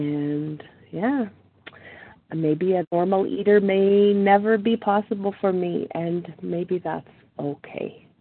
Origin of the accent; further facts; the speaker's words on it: Northern Canada, Canada; I'm from Northern Canada